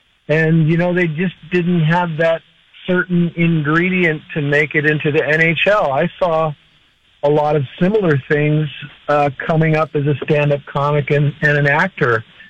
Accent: St. Clair Shores, Michigan, United States; Mark Sandrowski, who's from my hometown of St. Clair Shores, Michigan.

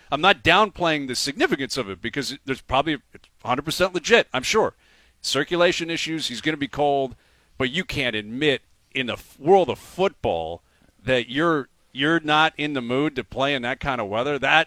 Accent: Canada; It's the same thing as a Canadian's mentality. We're cool with that. Oh, you're soft. You like it in Florida? We like it up here.

